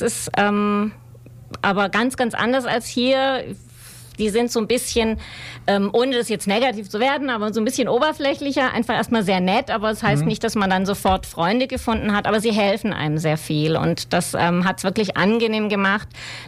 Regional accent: Esslingen, Baden-Württemberg, Germany; also born or lived in Kassel; Ich bin ursprünglich aus Kassel. Ich bin in Hessen geboren. Meine Eltern sind dann nach Süddeutschland umgesiedelt. Bin in Esslingen aufgewachsen, also gar nicht so weit weg von hier. Zum Studium dann nach Berlin.

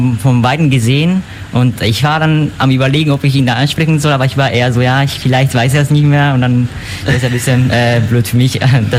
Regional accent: Japan; aber ich komme aus Japan

